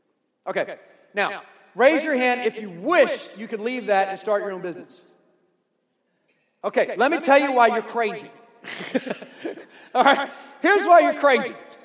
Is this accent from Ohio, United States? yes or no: no; Hampton, Virginia, United States; But I grew up in Hampton, Virginia